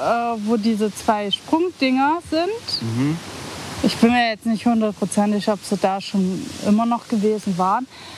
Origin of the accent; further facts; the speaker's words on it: Grünau, Germany; Wir sind jetzt in Grünau, wo ich aufgewachsen bin.